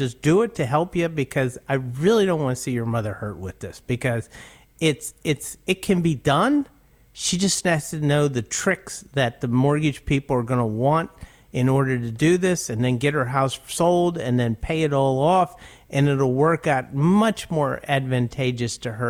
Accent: Pittsburgh, Pennsylvania, United States; accent: Pittsburgh; That's my Pittsburgh accent coming out, Maddie, you know?

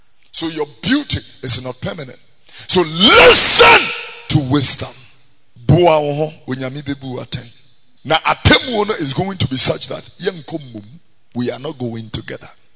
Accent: Abeka, Greater Accra, Ghana; This is the area where I was born. I was born here in Tesano. I grew up here in Abeka and Fadama. This is my birth community.

